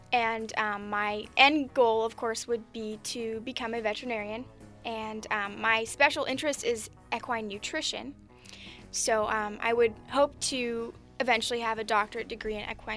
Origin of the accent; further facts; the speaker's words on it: California, United States; I was born and raised here in Tuolumne County.